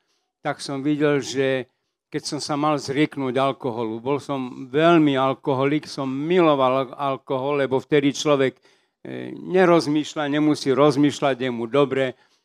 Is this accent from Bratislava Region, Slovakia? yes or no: no; Kapušany, Prešov Region, Slovakia; ja som z východu, Kapušany pri Prešove